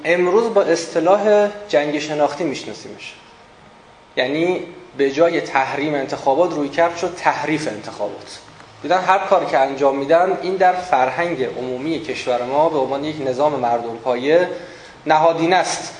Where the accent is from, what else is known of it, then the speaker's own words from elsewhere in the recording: Iran; حالا فارغ از اینکه خود ما ایرانی هستیم